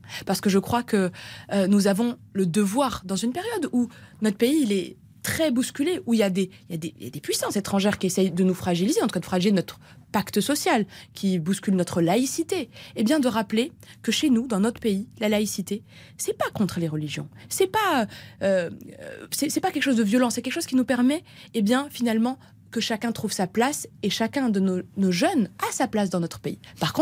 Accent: Centre-Val de Loire, France; born there; Il se trouve que mes deux parents sont nés au Maroc, que je suis née dans le Loir-et-Cher

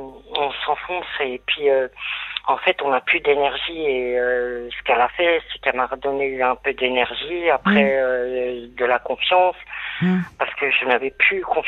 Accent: Corsica, France; born there; Moi, je suis français, né en Corse, alors ça passe pas.

